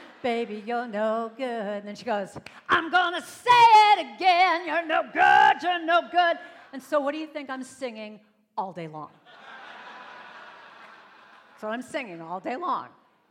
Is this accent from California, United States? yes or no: yes; Hollywood, California, United States; I grew up in Hollywood, yes, people are actually born there, I grew up in Hollywood, California